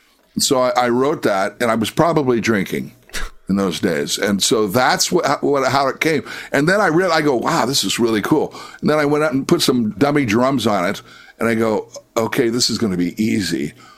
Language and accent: English; Iowa, United States; Growing up in Iowa, my dad had small airplanes, so we always flew.